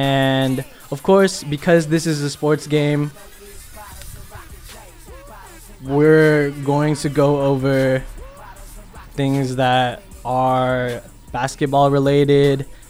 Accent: Sacramento, California, United States; I'm originally from Sacramento

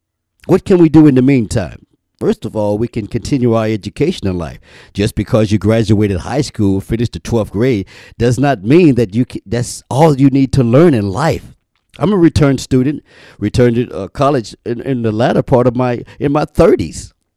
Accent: Midwest, United States; I was told years ago, growing up in the Midwest, that a person can show you better than they can tell you about their character.

